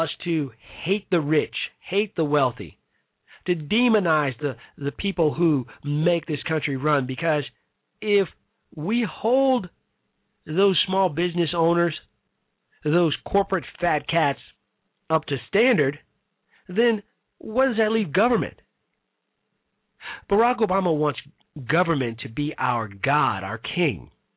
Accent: Chicago, Illinois, United States; Chicago, Illinois, my hometown, south side of Chicago

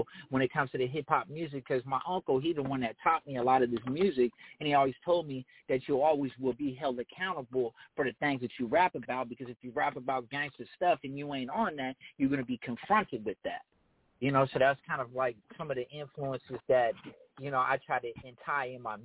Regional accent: Chicago, Illinois, United States; now in Portland, United States; Man, I'm from Portland, Oregon, originally from Chicago.

